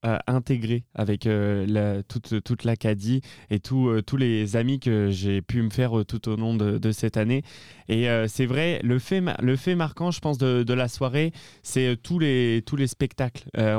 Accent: La Rochelle, Nouvelle-Aquitaine, France; Alors moi, je suis originaire de La Rochelle, en France. Et puis, ce qu'il faut savoir, c'est qu'on est du Poitou.

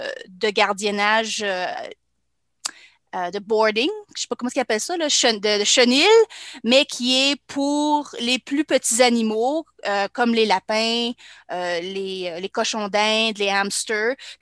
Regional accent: Quebec, Canada; also born or lived in Sept-Îles; Oui, je viens du Québec. Je suis née à Sept-Îles, mais j'ai grandi dans les Laurentides.

